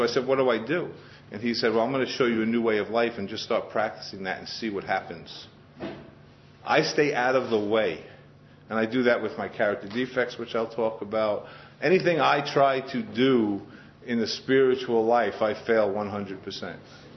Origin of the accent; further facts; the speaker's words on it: Queens, New York, United States; moved away as an adult; now in Sedona, United States; So I was born and raised right here in Queens. My home group is, as you guys, I'm not from Sedona, Arizona. I've been living there the last 6 years. I'm born and raised in Queens.